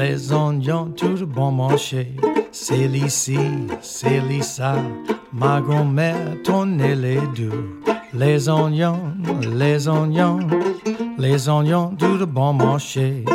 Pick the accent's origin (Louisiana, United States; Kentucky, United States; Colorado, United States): Louisiana, United States; New Orleans; Well, I grew up in that house.